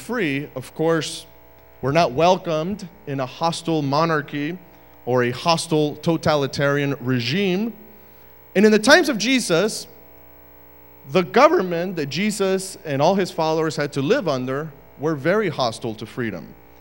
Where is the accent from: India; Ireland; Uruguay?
Uruguay; also born or lived in Argentina; now in United States; I was born in Argentina. My parents were studying there at the Adventist University. And I grew up in Uruguay, where my parents are from. So that's my second citizenship. And of course, my third citizenship is here, the U.S., where in the year 2006, I became a U.S. citizen